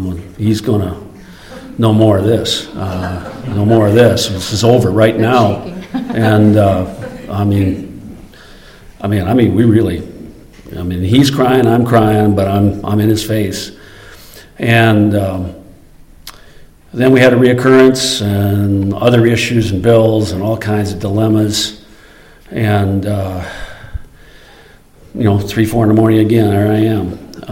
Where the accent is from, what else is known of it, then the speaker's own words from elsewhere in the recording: Minneapolis, Minnesota, United States; I came from the school of kind of hard knocks. I was raised in South Minneapolis